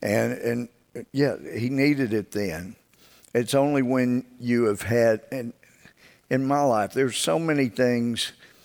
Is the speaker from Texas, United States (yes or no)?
yes; Mount Pleasant, Texas, United States; You know, I mean, y'all know I did all my growing up in Mount Pleasant.